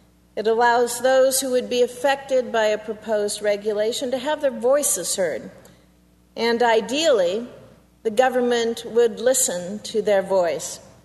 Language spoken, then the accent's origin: English; Nebraska, United States; For example, in my home state of Nebraska